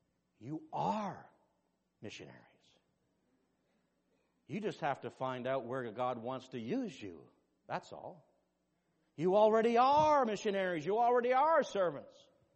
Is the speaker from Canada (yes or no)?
yes; Canada; thank the Lord that I'm a Canadian.